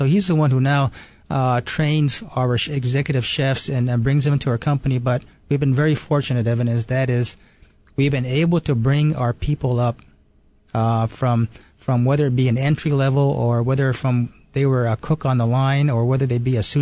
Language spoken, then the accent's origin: English; Japan; moved away; my father was born and raised in Maui. And then I was born and raised in Japan.